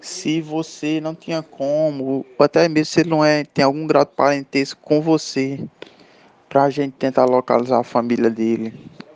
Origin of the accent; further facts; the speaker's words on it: Rio Grande do Norte, Brazil; Eu sou aqui do interior do Rio Grande do Norte